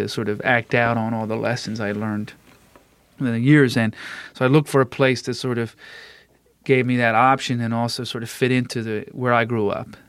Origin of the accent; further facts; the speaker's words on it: Downingtown, Pennsylvania, United States; I grew up in Downingtown, Pennsylvania, which is a small mill town. Make a lot of paper in there. They call them the paper towners or mill town.